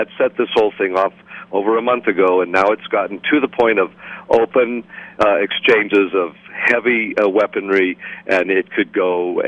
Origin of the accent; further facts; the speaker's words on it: United States; now in Israel; As an American citizen, I've, of course, lived in Israel many decades, but still retain American citizenship.